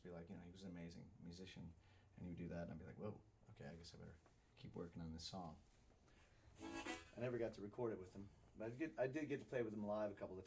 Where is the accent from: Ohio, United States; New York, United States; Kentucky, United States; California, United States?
Ohio, United States; And I grew up in Ohio, and that's what we called it.